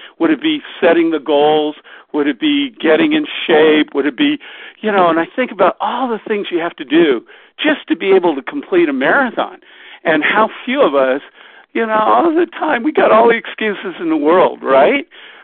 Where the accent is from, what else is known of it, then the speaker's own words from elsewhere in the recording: Canada; I'm not American. I came from Canada, so I'm grateful for that.